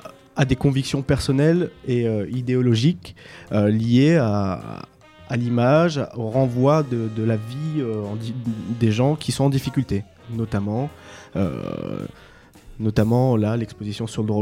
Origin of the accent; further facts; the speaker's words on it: Tourcoing, Hauts-de-France, France; also born or lived in Roubaix; now in Paris, France; Donc moi je viens du Nord, à peu près du même bled que … c'est-à-dire que je suis à côté, hein, je suis né à Roubaix mais j'ai grandi à Tourcoing, et maintenant je vis à Paris.